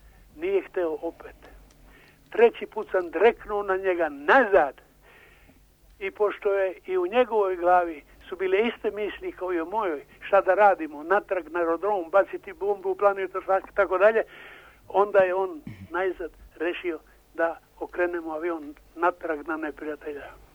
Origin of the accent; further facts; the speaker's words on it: Niš, Southern and Eastern Serbia, Serbia; Moj rodni grad.